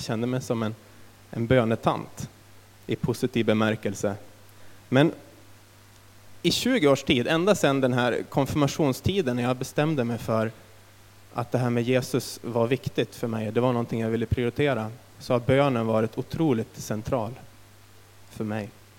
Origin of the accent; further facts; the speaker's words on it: Härnösand, Västernorrland County, Sweden; jag var 17 år, då hade jag precis blivit medlem i EFS-kyrkan i Härnösand, där jag är född och uppvuxen.